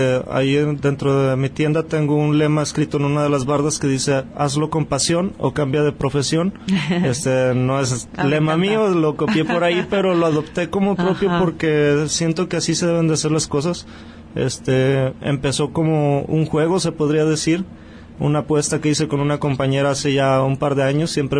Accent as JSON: {"language": "Spanish", "town": "Autlán", "region": "Jalisco", "country": "Mexico", "said": "porque yo siempre he estado comprometido mucho con mi tierra, con Autlán, la quiero mucho."}